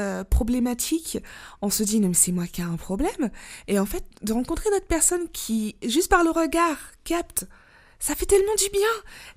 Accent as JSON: {"language": "French", "region": "Auvergne-Rhône-Alpes", "country": "France", "tie": "born or raised there", "said": "J'ai 24 ans, je suis une Française noire et j'habite dans une petite ville drômoise depuis l'enfance."}